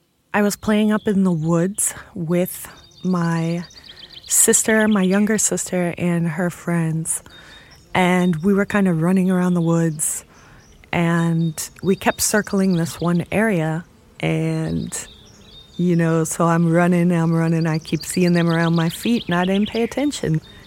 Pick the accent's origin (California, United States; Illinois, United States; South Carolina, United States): Illinois, United States; Chicago; I'm from Chicago, Illinois, and I'm a dancer, choreographer, teacher, and activist.